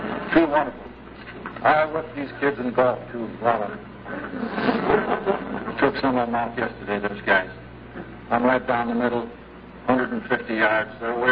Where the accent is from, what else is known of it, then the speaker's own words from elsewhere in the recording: Coeur d'Alene, Idaho, United States; I was so glad that they invited me to talk in my hometown, you can't believe it. Because we come up there every year, see tonight. We come up there and get a taste of heaven here in Coeur d'Alene.